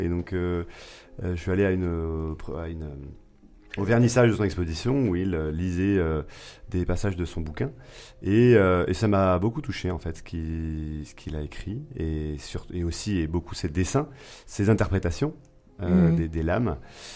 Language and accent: French; Grenoble, Auvergne-Rhône-Alpes, France; je suis grenoblois, et je suis là depuis 10 ans, et j'aime beaucoup cette ville et ses environs.